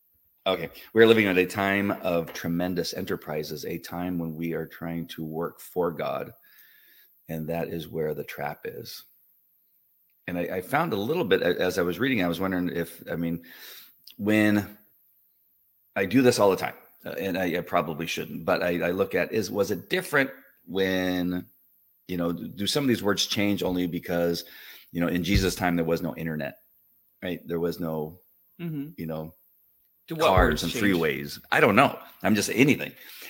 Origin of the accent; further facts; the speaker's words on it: La Mirada, California, United States; here in California, where I grew up in La Mirada